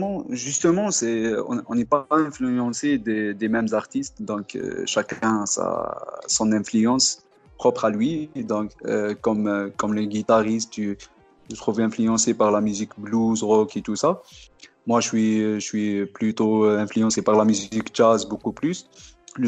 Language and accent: French; Tiaret, Tiaret Province, Algeria; Oui, on est tous de Tiaret, oui.